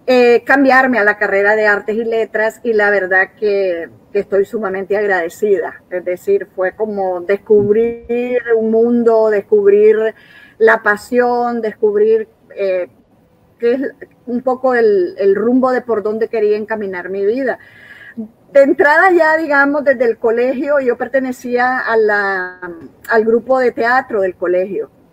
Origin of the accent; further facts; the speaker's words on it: Comayagüela, Francisco Morazán, Honduras; moved away as an adult; Yo nací en Honduras, en la hermana gemela de Tegucigalpa, en Comayagüela.